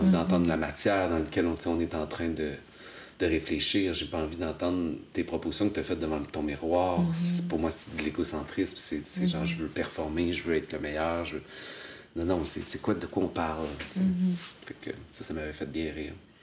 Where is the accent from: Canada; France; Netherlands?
Canada; Quebec City, Quebec; now in Montreal, Canada; je suis arrivé de Québec. Mm-hmm. Je suis arrivé à Montréal.